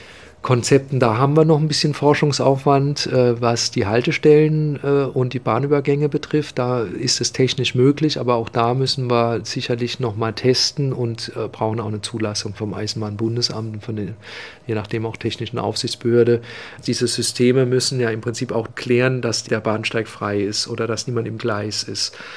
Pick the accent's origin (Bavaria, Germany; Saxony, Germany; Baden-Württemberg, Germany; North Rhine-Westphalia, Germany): Baden-Württemberg, Germany; Karlsruhe; Und wir sehen uns als Karlsruher immer innovat